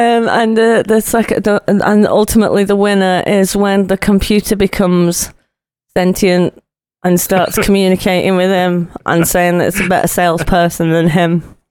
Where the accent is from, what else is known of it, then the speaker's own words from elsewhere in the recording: United Kingdom; It's honestly because we're British and we do that a lot.